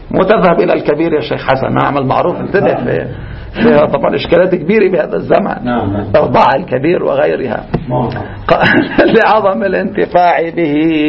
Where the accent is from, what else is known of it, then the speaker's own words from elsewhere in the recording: Lebanon; عندنا في لبنان